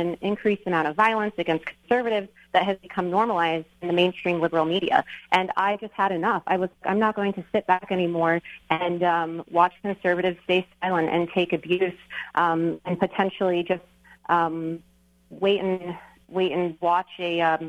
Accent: United States; Well, I'm a conservative. I'm an American. I'm a constitutionalist.

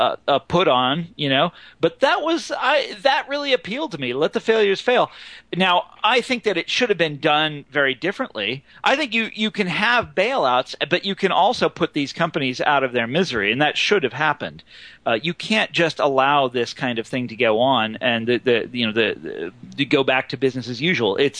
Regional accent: Kansas City, Missouri, United States; I'm from Kansas City. Missouri was always a battleground state.

